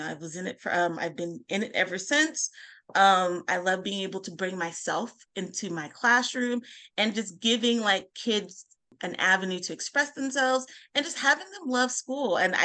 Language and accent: English; California, United States; Okay. Well, again, as Sarah said … I am from Southern California. I recently just left the classroom after 20 plus years.